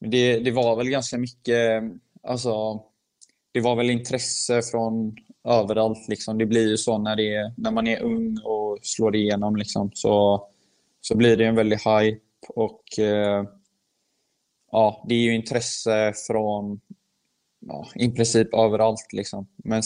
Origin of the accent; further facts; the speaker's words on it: Sweden; born there; Jag har svårt att se att bara för att jag är född i Sverige så ska inte jag kunna lyckas i ett visst land.